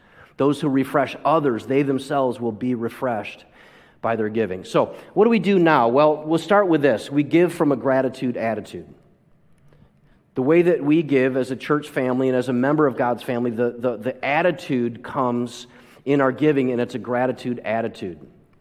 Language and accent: English; United States; As an American, seeing that increases the gratitude